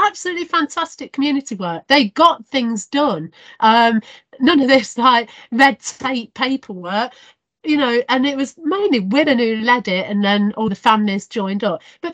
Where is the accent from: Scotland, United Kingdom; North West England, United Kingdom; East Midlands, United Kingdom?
East Midlands, United Kingdom; Leicester; I grew up in Beaumont Lees area in Leicester, a different area again